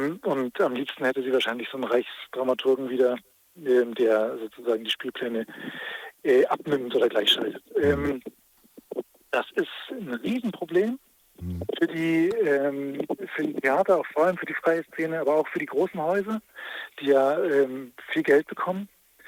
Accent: Bavaria, Germany; ich bin aus Bayern

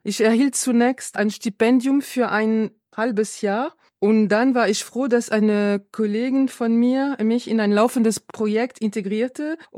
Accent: Poltava Oblast, Ukraine; moved away as an adult; dass russische Truppen an die Grenze meiner Heimatregion Poltawa waren

